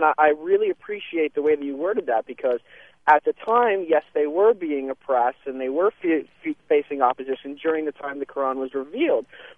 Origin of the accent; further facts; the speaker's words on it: Toronto, Ontario, Canada; born there; as Muslims living in North America, I mean, personally, I was born in Toronto in Canada